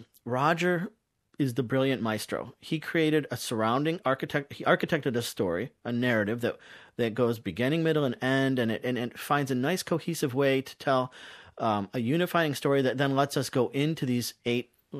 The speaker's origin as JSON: {"language": "English", "region": "Michigan", "country": "United States", "tie": "born or raised there", "said": "I'm half Polish, half Italian. I grew up in Michigan, outside of Dearborn, which is one of the largest Lebanese diasporas in the world."}